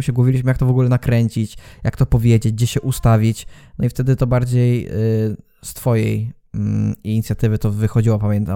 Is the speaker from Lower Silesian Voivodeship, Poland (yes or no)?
yes; Ziębice, Lower Silesian Voivodeship, Poland; my jesteśmy z małego miasta, to od razu warto tutaj zrobić autoreklamę. Jesteśmy z Ziębic. To jest mała miejscowość, mała gmina w województwie dolnośląskim, w powiecie ząbkowickim.